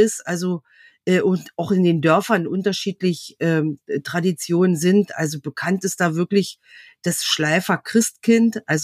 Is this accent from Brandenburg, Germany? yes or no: yes; Brandenburg, Germany; ich bin ja auch in der Lausitz geboren und aufgewachsen. Und obwohl bei uns im Brandenburgischen sind es ja dann die Wenden, also die gehören ja mit den Sorben zusammen. Und wir keine wendische Familie sind oder waren.